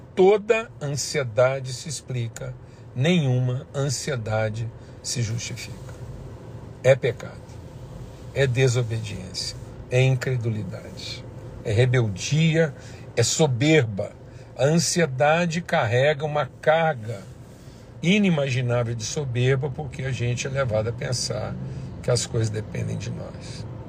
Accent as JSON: {"language": "Portuguese", "country": "Brazil", "said": "nós, como brasileiros, estamos vivendo um dos momentos mais intensos"}